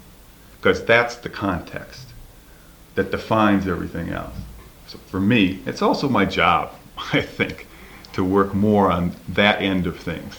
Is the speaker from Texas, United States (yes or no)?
no; Chicago, Illinois, United States; both of those things we're dealing with all the time in my hometown of Chicago